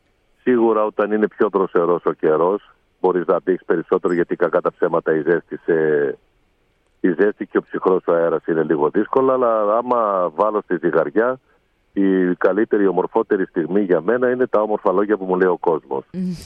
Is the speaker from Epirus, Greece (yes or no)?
no; Thessaloniki, Central Macedonia, Greece; που είμαι άνθρωπος του κέντρου της Θεσσαλονίκης.